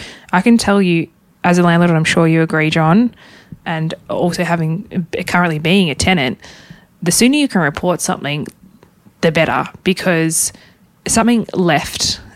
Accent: Hobart, Tasmania, Australia; we'll both be in Hobart, in my hometown, and then to Melbourne.

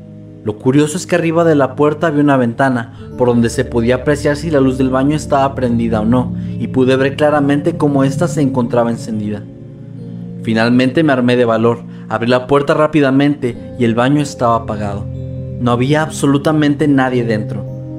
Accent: Trujillo, Venezuela; Yo soy del estado de Trujillo en Venezuela y esta es mi anécdota, la cual me pasó cuando estaba pequeño, tenía 7 años para ser exacto.

